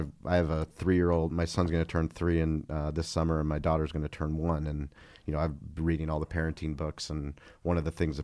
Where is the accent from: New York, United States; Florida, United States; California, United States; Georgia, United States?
California, United States; La Jolla; I grew up in La Jolla. I mean, the most incredible, beautiful place